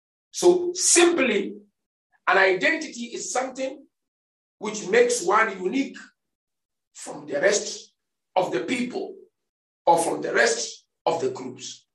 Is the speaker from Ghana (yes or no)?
yes; Ghana; I'm originally from Africa, from Ghana. That's where I was born and bred.